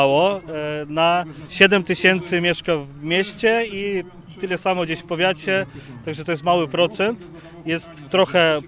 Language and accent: Polish; Belarus; pochodzę z Białorusi, jestem misjonarzem oblatem Maryi Niepokalanej